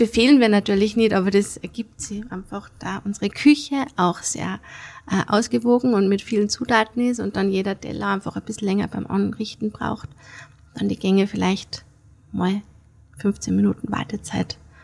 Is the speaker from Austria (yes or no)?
yes; Austria; Ich glaube, dass auch der Sommer bei uns in Österreich groß wird, weil es eben noch nicht so heiß ist wie in anderen Ländern.